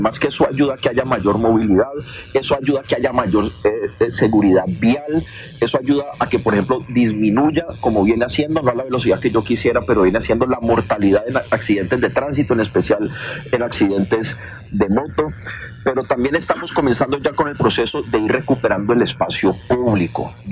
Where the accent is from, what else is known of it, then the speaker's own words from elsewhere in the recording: Cali, Valle del Cauca, Colombia; el abandono en el que ha estado Cali ha sido lamentable, a mí como caleño me duele el corazón